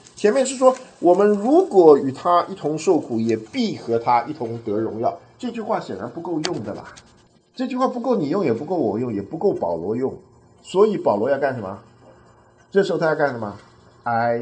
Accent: China; 我们中国人会背书，我们都有两种背吧，一种叫做死背，对不对？

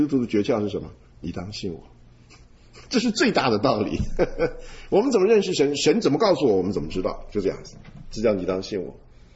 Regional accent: China; 我们中国人讲这种信仰的事情呢，天上地下的事情，就是没有时间观念的。

